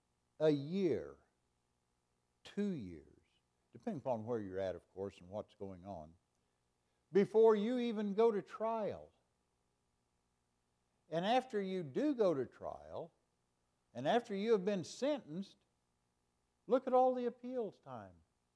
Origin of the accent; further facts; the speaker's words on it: Claremore, Oklahoma, United States; When I was a kid growing up in Claremore, Oklahoma, that back door was never locked.